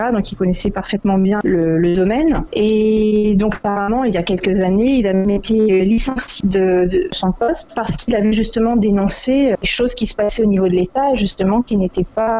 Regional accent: France; En tant que Française, forcément, il y a toujours les clichés.

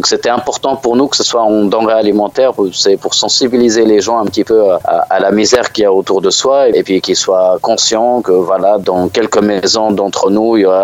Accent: Pays de la Loire, France; Nous, on est de la Mayenne, hein, pas très loin d'Alençon, juste après Villaines-la-Juhelle. On est entre Villaines-la-Juhelle et Mayenne.

